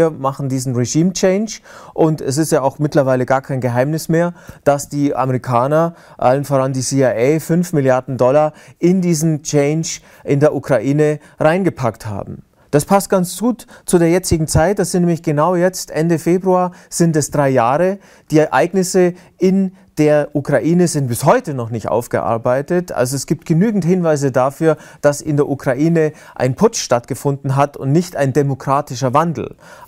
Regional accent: Munich, Bavaria, Germany; euch vielleicht ja wissen, ich komme ja aus München.

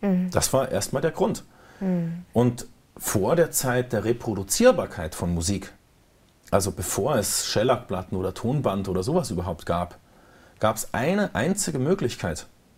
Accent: West Germany, Germany; now in East Germany, Germany; Und ich wohne seit 10 Jahren als Wessi im Osten

